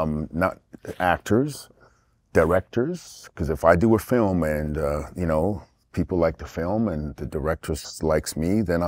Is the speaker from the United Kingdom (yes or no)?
yes; United Kingdom; accent: British; now in Canada; So then so I learned how to speak like a Canadian with my strong British accent.